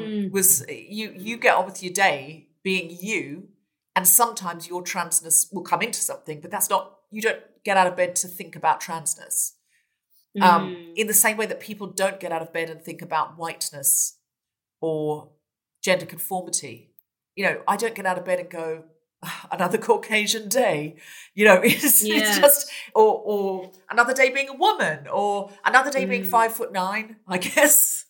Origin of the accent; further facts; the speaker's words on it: Gold Coast, Queensland, Australia; now in United Kingdom; I never identified as a Gold Coast girl, as a Queenslander, even as an Australian, really.